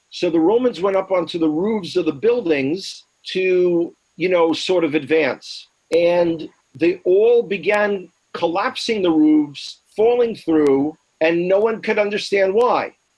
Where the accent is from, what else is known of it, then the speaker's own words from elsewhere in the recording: New York City, New York, United States; growing up in New York City, there were times when Sukkot would come out in the latter part of October, and it would be cold.